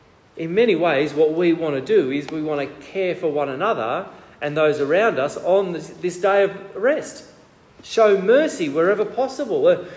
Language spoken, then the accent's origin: English; Australia; Now, I think what I was doing was being very Australian.